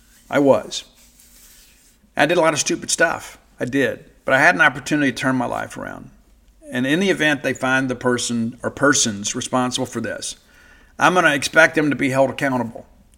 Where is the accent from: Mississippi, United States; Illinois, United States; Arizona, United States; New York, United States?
Mississippi, United States; I'm from South Mississippi. South Mississippi, true South Mississippi.